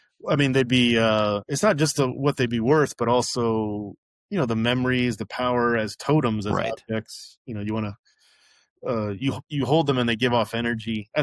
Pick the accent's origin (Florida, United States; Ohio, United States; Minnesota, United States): Florida, United States; Tampa; when I was a kid growing up in Tampa in the late 80s